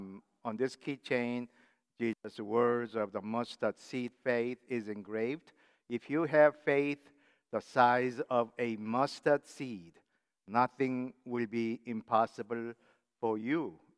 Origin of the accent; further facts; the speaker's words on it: South Korea; When I was growing up in Korea